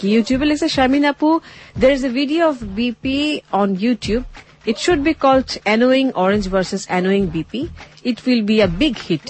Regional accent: Gazipur, Dhaka Division, Bangladesh; আমি পারমিশন না দিলে তুমি যেতে পারো না গাজীপুরে, আমার দেশের বাড়ি।

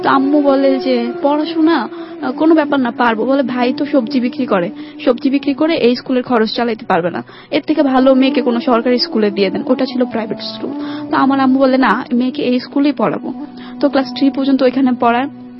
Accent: Dhaka, Dhaka Division, Bangladesh; also born or lived in Kishoreganj; বাবা সেই 15 দিন বয়সে আমাকে ঢাকায় নিয়ে আসে ট্রেনে করে, একা মাকে ছাড়া

